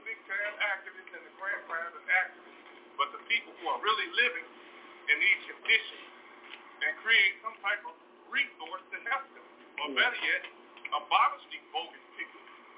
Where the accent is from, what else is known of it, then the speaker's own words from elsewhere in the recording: Inglewood, California, United States; I'm speaking from experience growing up in Inglewood.